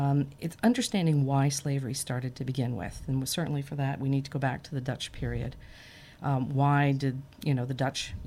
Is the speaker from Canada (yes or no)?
yes; Canada; now in United States; But I'm originally from Canada. So we have a different kind of mindset, perspective on history, coming from Canada and a British tradition. So when I moved down to the States and lovely Cairo